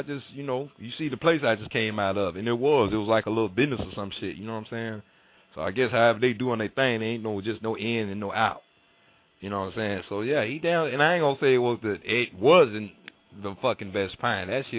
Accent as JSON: {"language": "English", "region": "Florida", "country": "United States", "said": "I'm from Florida down here looking for some of that good, you know what I'm saying, that good pine."}